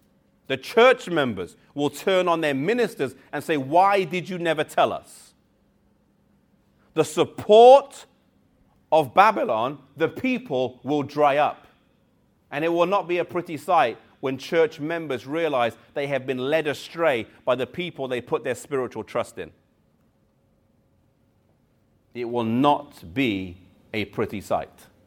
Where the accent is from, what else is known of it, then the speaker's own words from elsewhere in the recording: England, United Kingdom; I grew up in England, and the English sun is not strong.